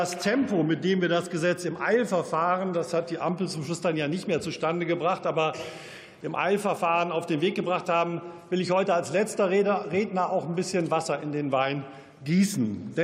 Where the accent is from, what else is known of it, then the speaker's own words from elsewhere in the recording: North Rhine-Westphalia, Germany; so wie das etwa in meinem Heimatland NRW bereits der Fall ist